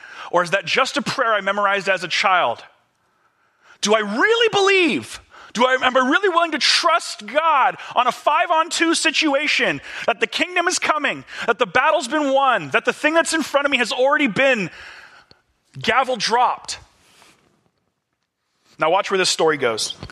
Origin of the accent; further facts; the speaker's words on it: California, United States; I'm from California, like through and through. I've never seen hail like that. Maybe it's because I lived by the beach my whole life.